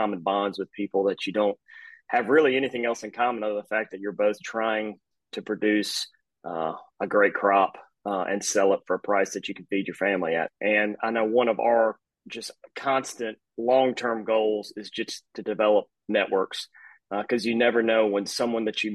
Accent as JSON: {"language": "English", "region": "East Coast", "country": "United States", "tie": "born or raised there", "said": "I grew up on the East Coast, not in agriculture."}